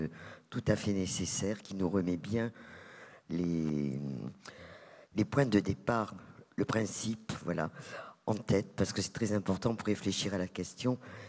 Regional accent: Occitanie, France; Je suis athée, et je dis Dieu sait quoi parce que je suis occitane.

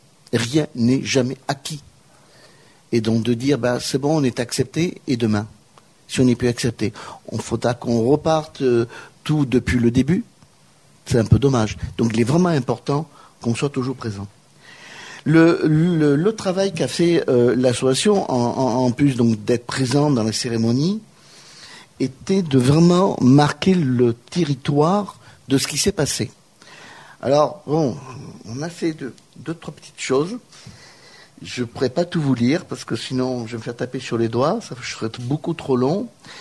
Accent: Nouvelle-Aquitaine, France; Certes, je suis basque, mais français.

